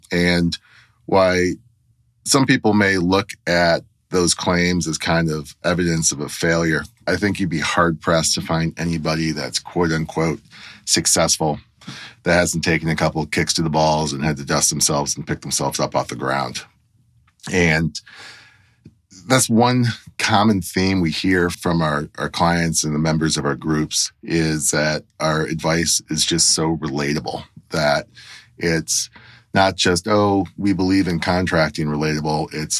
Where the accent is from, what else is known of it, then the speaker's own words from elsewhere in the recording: Detroit, Michigan, United States; Growing up in Detroit, I did a lot of street racing, specifically drag racing.